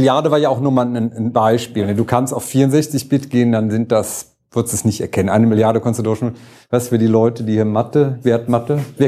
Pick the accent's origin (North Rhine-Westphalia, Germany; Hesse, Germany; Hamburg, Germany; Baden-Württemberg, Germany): North Rhine-Westphalia, Germany; Cologne; Und das ist ja als Kölner, macht man das gerne, ne?